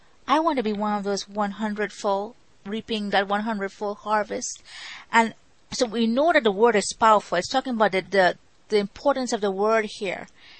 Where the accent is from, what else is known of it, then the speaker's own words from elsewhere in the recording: Trinidad & Tobago; when I was growing up in Trinidad